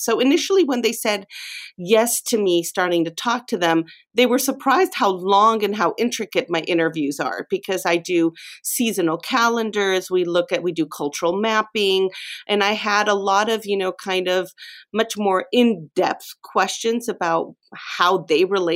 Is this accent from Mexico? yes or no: yes; Mexico; English is a second language; I grew up in Mexico